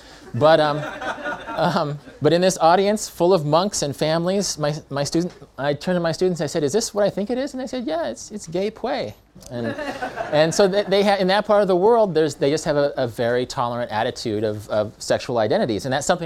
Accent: Midwest, United States; I come from the American Midwest. We stand far apart. We're not very good at dancing.

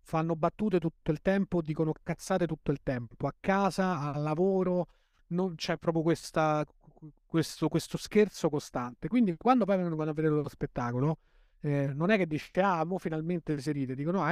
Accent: L'Aquila, Abruzzo, Italy; io sono cresciuto all'Aquila, non è che arrivo e adesso faccio battuta sulla mafia

